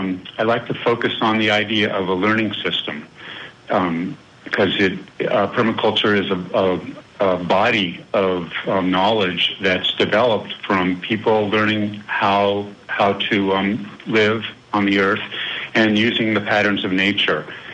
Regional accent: Colorado, United States; since I was very young and growing up in Colorado in the mountains and really enjoying the outdoors

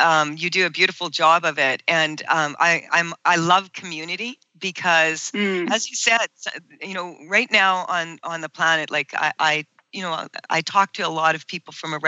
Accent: Saskatchewan, Canada; now in Kelowna, Canada; I'm from Saskatchewan, and how I ended up here in Kelowna is I was traveling back and forth across Canada for several years

